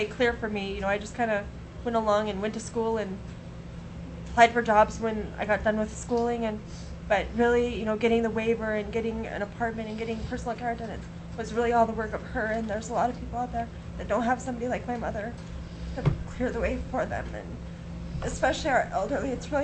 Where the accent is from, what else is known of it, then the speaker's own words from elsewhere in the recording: Fairbanks, Alaska, United States; I'm from Fairbanks, Alaska. I work for the University of Alaska Fairbanks as a faculty member.